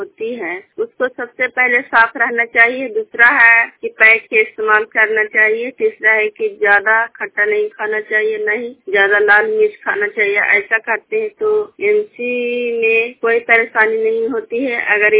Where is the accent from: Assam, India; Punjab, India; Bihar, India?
Bihar, India; Kolama; Block खरनौत Kolama गांव की रहने वाली हूँ, जिला नालंदा।